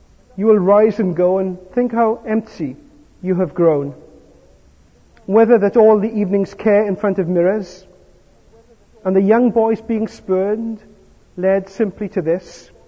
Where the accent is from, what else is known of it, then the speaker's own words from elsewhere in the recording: Merthyr Tydfil, Wales, United Kingdom; born there; also born or lived in Southampton; I lived in two places in my life. I was born in Merthyr Tydfil in Wales, and I lived in Southampton.